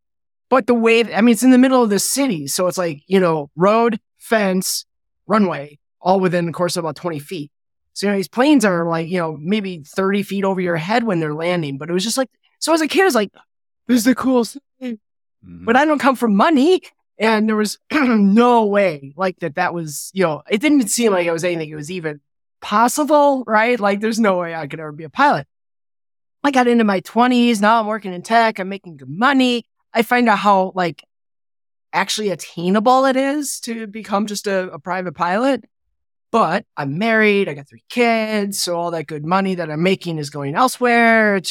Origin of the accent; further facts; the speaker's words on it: Milwaukee, Wisconsin, United States; I grew up in Milwaukee, about a mile away from a municipal airport where they did flight training.